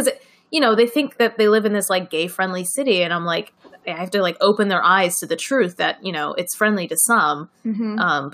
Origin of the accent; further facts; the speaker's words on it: Ann Arbor, Michigan, United States; I know we had a queer prom in my hometown of Ann Arbor, Michigan.